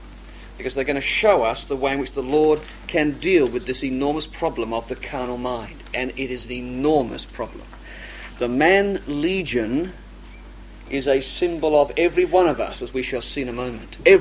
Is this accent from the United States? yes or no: no; England, United Kingdom; born there; I'm English born, so we're okay.